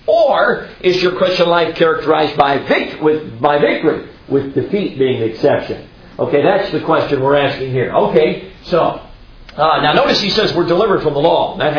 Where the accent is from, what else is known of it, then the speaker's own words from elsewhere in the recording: Chicago, Illinois, United States; I grew up in Chicago, and there was a lot of European ethnic groups in my neighborhood. There were Greeks, and there were Polish, and I was Dutch.